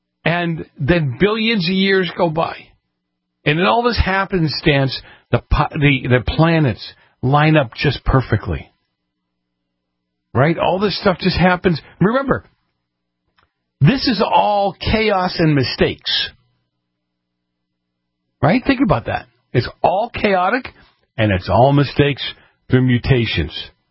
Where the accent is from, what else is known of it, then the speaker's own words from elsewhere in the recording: Boston, Massachusetts, United States; Well, I grew up in the north end of Boston.